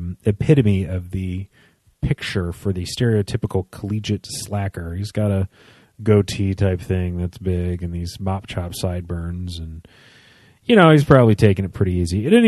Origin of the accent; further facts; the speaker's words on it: Detroit, Michigan, United States; No, and I'm from Detroit. I should know this.